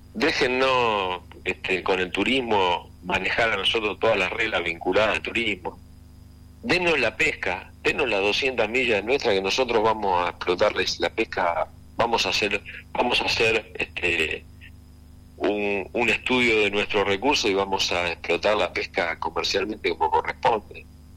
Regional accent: Argentina; Nosotros también somos argentinos que aportamos para que eso se pague.

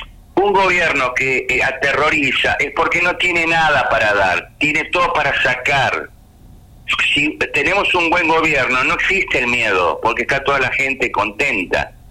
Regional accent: Argentina; born there; ¿Por qué no nacimos nosotros en Ucrania? No, nacimos en Argentina. ¿Qué tenemos en la Argentina?

